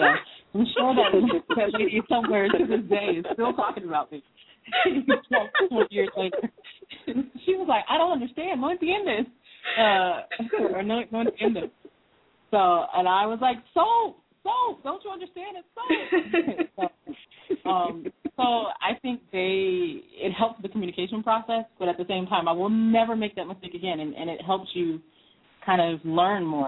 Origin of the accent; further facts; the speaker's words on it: East Coast, United States; yeah, I grew up in the East Coast and I live in the Midwest and my family's from the South, and we love to make fun of accents, right?